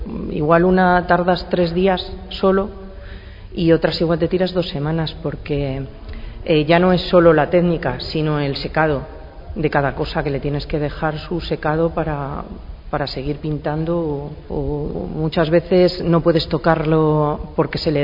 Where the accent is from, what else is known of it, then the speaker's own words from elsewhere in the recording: San Esteban de la Sierra, Castile and León, Spain; la primera exposición que hice en San Esteban de la Sierra, mi pueblo